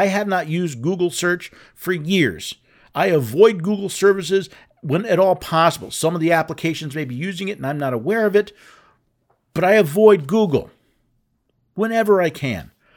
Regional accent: Tennessee, United States; Senator Marsha Blackburn of Tennessee. That's right, my home state.

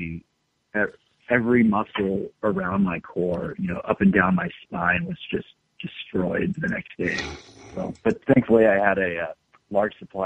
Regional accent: San Diego, California, United States; now in Virginia, United States; And I'm from California, and I'm saying that.

